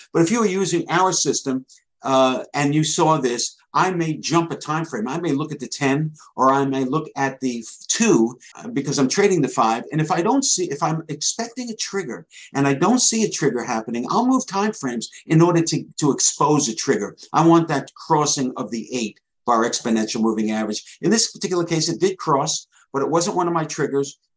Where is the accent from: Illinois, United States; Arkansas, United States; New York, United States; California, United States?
New York, United States; born there; I was born in New York and I talk fast.